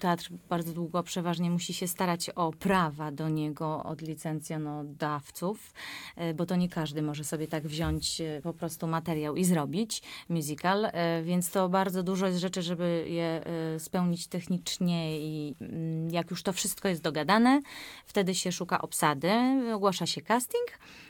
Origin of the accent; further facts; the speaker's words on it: Tomaszów Mazowiecki, Łódź Voivodeship, Poland; jestem z Tomaszowa, Mazowieckiego